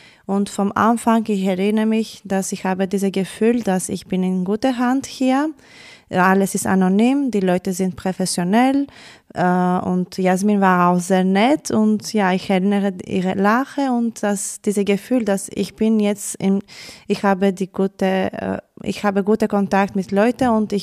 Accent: Greece; first language Greek; German is a second language; Ich komme aus Griechenland und ich rede Griechisch. Ich habe die letzte Jahr auch Deutsch gelernt und ich habe auch in Griechenland auch Englisch gelernt.

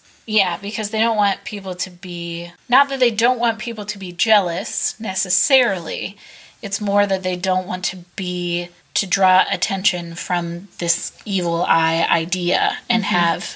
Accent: United States; normally that's not a huge deal, even as an American, if your Facebook page gets hacked

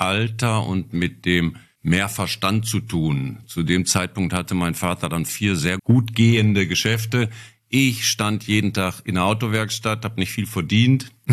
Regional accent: Gelsenkirchen, North Rhine-Westphalia, Germany; also born or lived in Dorsten / Bottrop; Nein, ich bin in Dorsten geboren, bin dann in Gelsenkirchen aufgewachsen und dann nach Bottrop.

